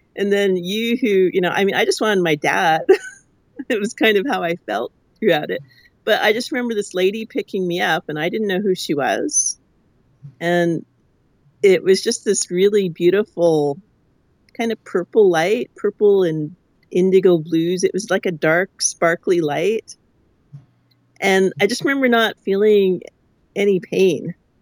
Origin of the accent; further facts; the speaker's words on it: Winnipeg, Manitoba, Canada; I mean, I grew up in Winnipeg, so winter is like 6 months of the year